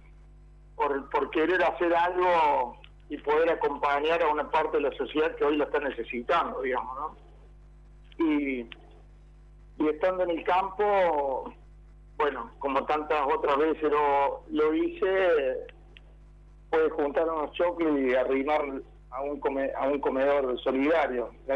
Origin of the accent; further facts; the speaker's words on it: Argentina; lo que somos como argentinos.